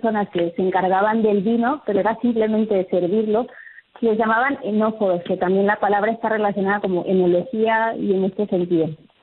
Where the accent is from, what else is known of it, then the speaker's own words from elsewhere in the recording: Mexico; nos da una identidad como mexicanos, además como cocina, ¿no? Patrimonio de la humanidad.